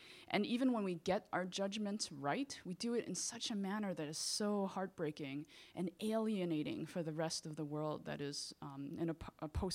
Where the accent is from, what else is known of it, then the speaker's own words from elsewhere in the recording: New York City, New York, United States; Now, I grew up here in New York City. I was born and raised here in Chinatown.